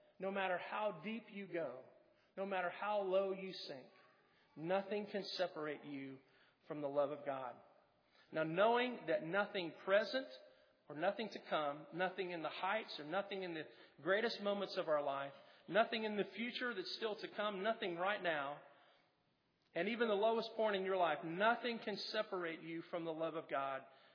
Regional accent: Kansas, United States; I'm from Kansas. That's not a saying we have in Kansas, but it is in the South.

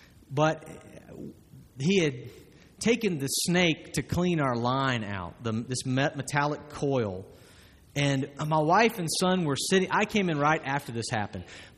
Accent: the South, United States; I grew up in the South, and it's our tendency to think opposite from this.

